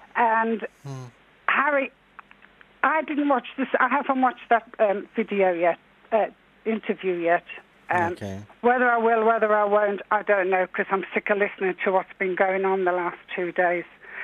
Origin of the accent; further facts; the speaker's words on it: Limerick, Munster, Ireland; I come from Limerick myself, and I've lived here for many years